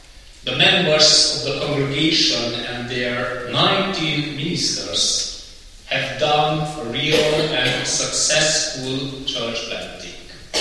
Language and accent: English; Lupin, Romania; I came from Romania, but I am Hungarian. I came from the Zsúr Valley, from a town called Lupin.